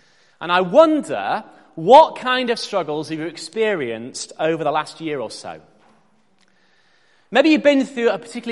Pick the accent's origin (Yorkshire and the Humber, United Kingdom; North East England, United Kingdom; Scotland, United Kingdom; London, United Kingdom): Yorkshire and the Humber, United Kingdom; York; now in Leeds, United Kingdom; Now, I grew up in York, in the Vale of York. And you can cycle for miles in York and have practically no hills whatsoever.